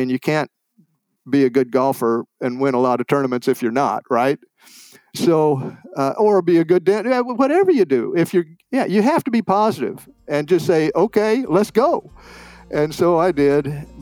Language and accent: English; Normal, Illinois, United States; Illinois State University is right here in my hometown